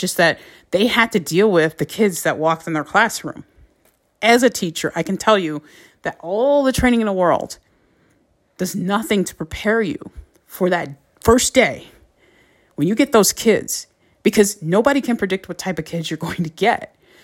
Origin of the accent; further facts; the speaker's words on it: Detroit, Michigan, United States; So the area I grew up in Detroit, it was predominantly Black.